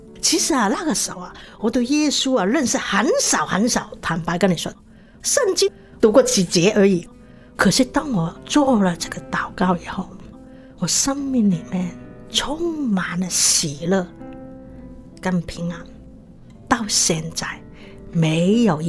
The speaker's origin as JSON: {"language": "Chinese", "country": "Hong Kong", "tie": "born or raised there", "said": "我本身是出生在香港。我的父母亲从广东台山，因为日本人打来中国，他们从乡下台山带着我的大哥大姐跑到香港定居，"}